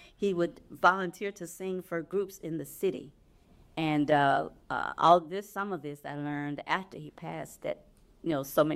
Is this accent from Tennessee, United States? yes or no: yes; Memphis, Tennessee, United States; I was born here on Beale Street. Yes.